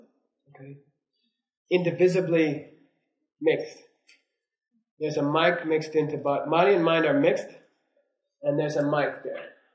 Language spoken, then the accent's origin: English; United States; I'm like, you know, I'm American, you know, I'm civilized.